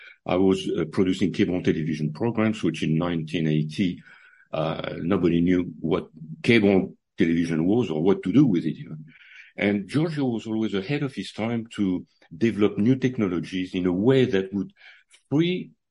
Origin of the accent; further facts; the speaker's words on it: France; accent: French; English is a second language; we had a lot of things in common besides the French, my French accent, and he had speaking French fluently.